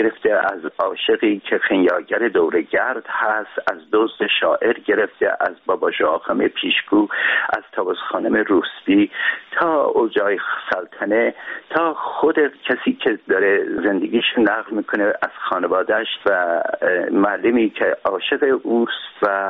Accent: Urmia, West Azerbaijan, Iran; من در شهر خودم، یعنی ارومیه

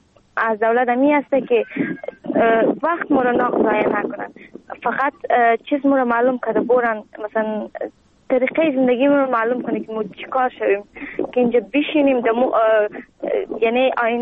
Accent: Afghanistan; now in Greece; از افغانستان آمدیم و در کمپ روسینا زندگی میکنم. یک ساعت از آتین فاصله دارم، نزدیک کمپ تیواس.

